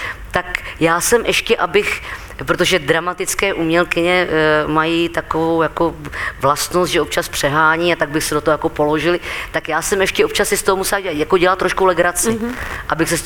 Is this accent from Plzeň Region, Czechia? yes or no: no; České Budějovice, South Bohemian Region, Czechia; Ano, já jsem vyrůstala v Herečáku tady v Budějovicích.